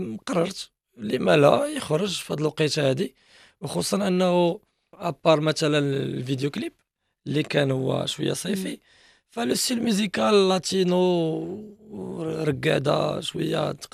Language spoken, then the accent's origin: Arabic; Morocco; accent: Moroccan Darija; بدارجتنا المغربية